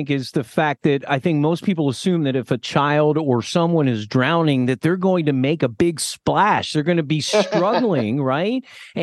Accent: Millersville, Pennsylvania, United States; I grew up in Millersville, Pennsylvania, and we had a community pool that was kind of funded by the Lions Club.

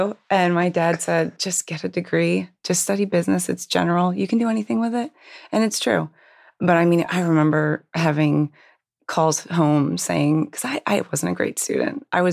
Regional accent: Hershey, Pennsylvania, United States; I actually grew up in Hershey, Pennsylvania.

